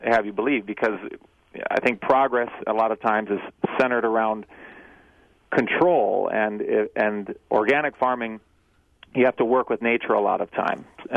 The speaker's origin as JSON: {"language": "English", "town": "Wausau", "region": "Wisconsin", "country": "United States", "said": "I am from the Wausau area, and my parents are."}